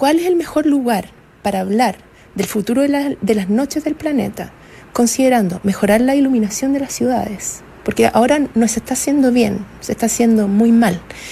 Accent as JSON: {"language": "Spanish", "town": "Salvador", "region": "Atacama", "country": "Chile", "tie": "born or raised there", "said": "yo crecí en el desierto de Atacama. Yo soy de Salvador, que es un mineral ahí que está..."}